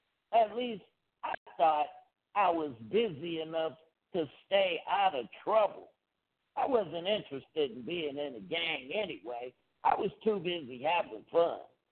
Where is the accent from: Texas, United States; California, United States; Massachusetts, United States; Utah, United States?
California, United States; Los Angeles; I grew up in South Central Los Angeles.